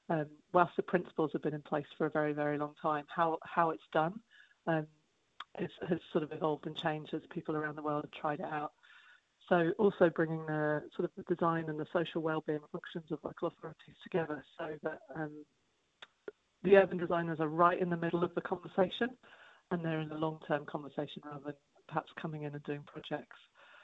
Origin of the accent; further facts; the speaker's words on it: Brixton, London, United Kingdom; No, I was born in South London, so I'm from Brixton.